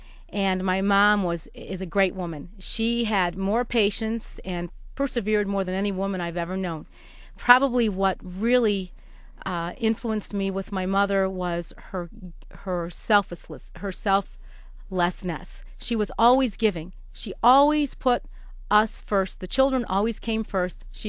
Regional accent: Detroit, Michigan, United States; Well, I was raised in Detroit, and I have one brother and two sisters.

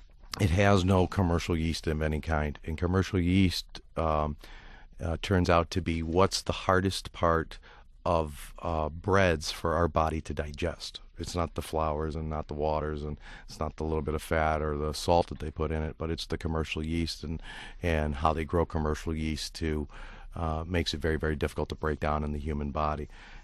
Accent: Detroit, Michigan, United States; Because I love Detroit. I was born and raised in Detroit, and I believe Michigan is a wonderful state

